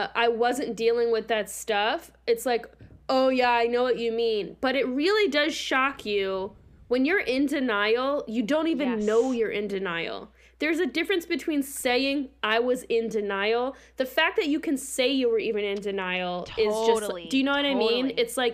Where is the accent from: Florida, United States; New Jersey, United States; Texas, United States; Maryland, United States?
Maryland, United States; Baltimore; born there; So I was born in Baltimore, just outside of Baltimore City, and I'm a twin.